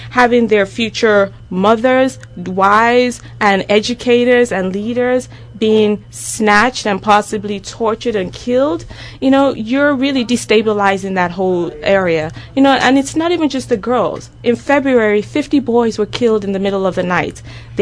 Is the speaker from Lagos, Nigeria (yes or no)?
yes; Lagos, Nigeria; I was born and raised in Lagos, Nigeria, and so I come from a family of people who are highly educated.